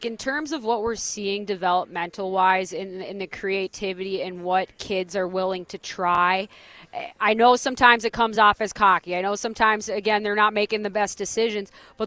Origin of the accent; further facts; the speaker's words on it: Minnesota, United States; It makes people like us that have been around the game for a long time. I grew up playing hockey in Minnesota.